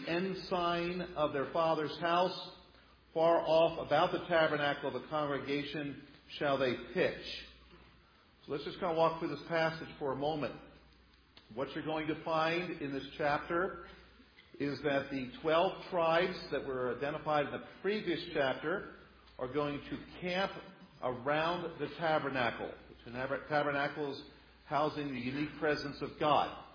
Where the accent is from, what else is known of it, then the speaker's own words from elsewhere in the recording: United States; if that doesn't bring tears to your eyes, I'm not sure what would as an American.